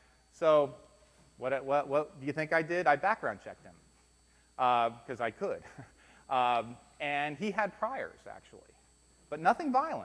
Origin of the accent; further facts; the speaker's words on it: Miami, Florida, United States; moved away; I grew up in Miami, Florida. I haven't been back. I haven't lived there in probably 35 years.